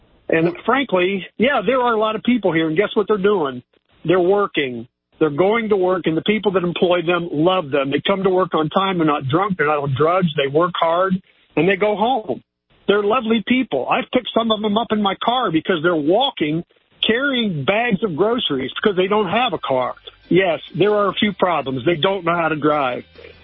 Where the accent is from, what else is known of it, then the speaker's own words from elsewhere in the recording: Springfield, Ohio, United States; I'm actually from Springfield, but I listen from WHIO.